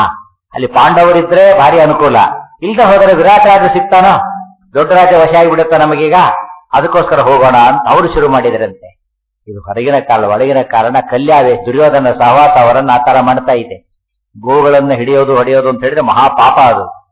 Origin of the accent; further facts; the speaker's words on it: Karnataka, India; ನಮ್ಮ ಕರ್ನಾಟಕ ಎರಡು ಕಡೆ ತೋರಿಸ್ಬಿಡ್ತಾರೆ